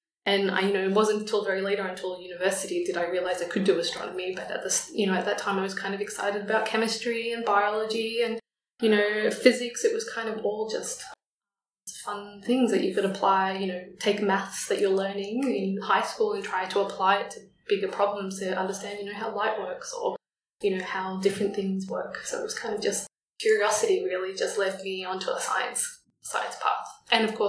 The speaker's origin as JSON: {"language": "English", "town": "Melbourne", "region": "Victoria", "country": "Australia", "tie": "born or raised there", "said": "Yeah, so I was very lucky to grow up in Melbourne, and, you know, I lived actually not very far from where we are today"}